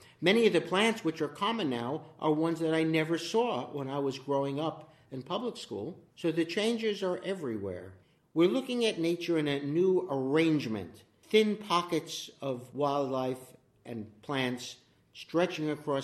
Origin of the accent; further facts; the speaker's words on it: Far Rockaway, New York, United States; Yep, I was raised in Far Rockaway. I'm a graduate of Far Rockaway High School. Go Seahorses! It was a wonderful place for a young boy to grow up, near the beach.